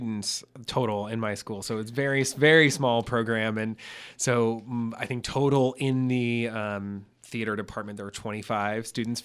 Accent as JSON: {"language": "English", "town": "Louisville", "region": "Kentucky", "country": "United States", "tie": "born or raised there", "also_born_or_lived": "Indiana", "said": "So I was born in Indiana, and we moved to Kentucky when I was very."}